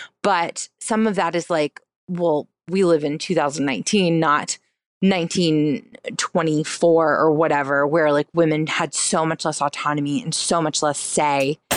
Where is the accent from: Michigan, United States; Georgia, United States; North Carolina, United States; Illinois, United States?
North Carolina, United States; because I'm from North Carolina, and there are a couple of things you say, and I was like, I wonder if he's in North Carolina, but no.